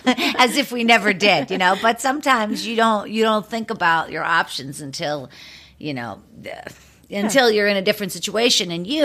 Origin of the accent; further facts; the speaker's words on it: Pittsburgh, Pennsylvania, United States; moved away as an adult; now in Los Angeles, United States; You know, I'm from Pittsburgh, and when I first got to Los Angeles